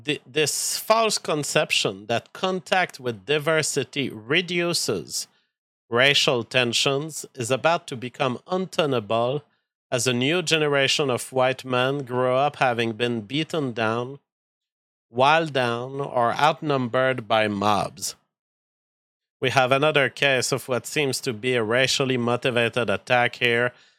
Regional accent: France; accent: French; English is a second language; Like my French accent is so sexual in nature that it basically qualifies as imagery.

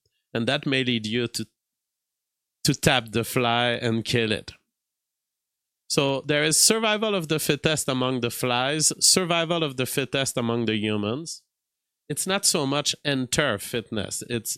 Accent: Canada; I as a Canadian, I live in an entirely white ethno state.

